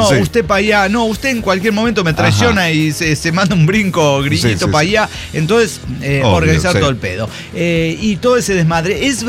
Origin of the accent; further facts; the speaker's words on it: Mexico; yo tengo mi documentación. Es que soy mexicano.